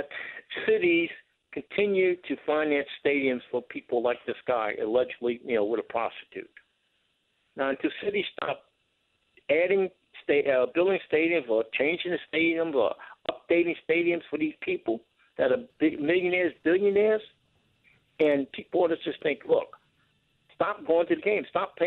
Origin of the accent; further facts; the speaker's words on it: New Orleans, Louisiana, United States; I'm from New Orleans, okay?